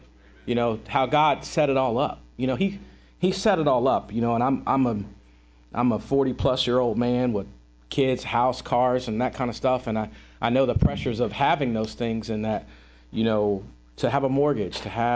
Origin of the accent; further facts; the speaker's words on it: Dayton, Ohio, United States; now in Fairborn, United States; We came from Dayton, the middle of Dayton, the ghetto of ghettos. And it was terrible. And we come here to Fairborn.